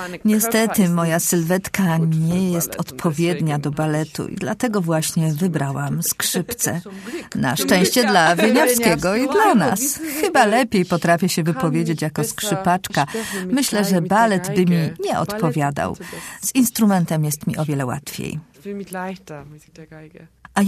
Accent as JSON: {"language": "Polish", "country": "Turkey", "tie": "born or raised there", "said": "urodziłam się i wychowałam w Turcji."}